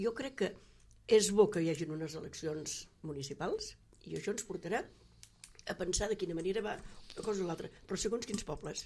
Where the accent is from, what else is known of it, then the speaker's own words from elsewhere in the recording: Palamós, Catalonia, Spain; El meu poble és la Cala, però jo vinc de Palamós.